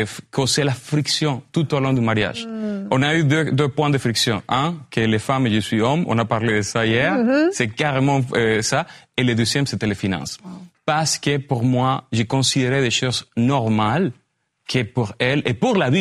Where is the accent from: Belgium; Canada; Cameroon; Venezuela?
Venezuela; French is a second language; ma femme, elle vient de Moldavie, moi, je viens du Venezuela.